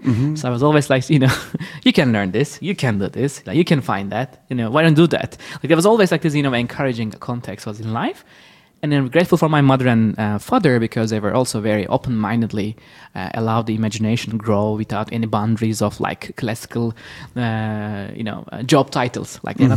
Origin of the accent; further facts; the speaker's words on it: Istanbul, Turkey; Yes, so I was from Istanbul, Turkey.